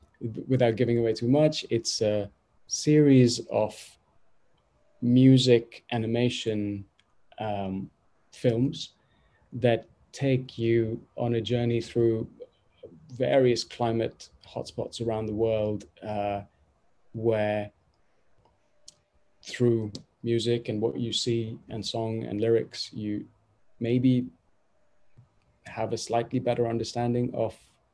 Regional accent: Mumbai, Maharashtra, India; as a kid, I grew up in Mumbai

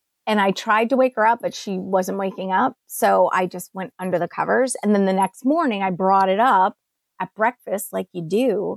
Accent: Maine, United States; So I was doing a sleepover. I grew up in Maine, great state of Maine.

